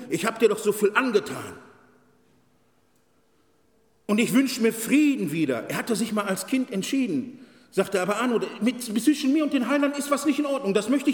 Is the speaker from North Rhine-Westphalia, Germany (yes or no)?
yes; Gelsenkirchen, North Rhine-Westphalia, Germany; Ich komme aus Gelsenkirchen